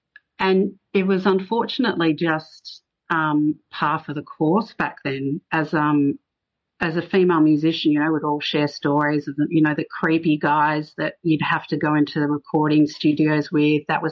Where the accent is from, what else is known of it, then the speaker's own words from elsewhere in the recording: Perth, Western Australia, Australia; Well, I grew up in Perth along the Swan River. It was kind of a almost semi-rural kind of childhood, but we're only 20 minutes from the actual centre of Perth.